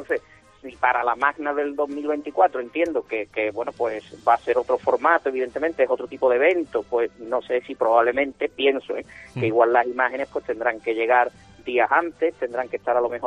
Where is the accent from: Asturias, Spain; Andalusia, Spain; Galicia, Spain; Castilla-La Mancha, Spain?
Andalusia, Spain; nosotros somos sevillanos, pero bueno, de la ciudad al lado, ¿no?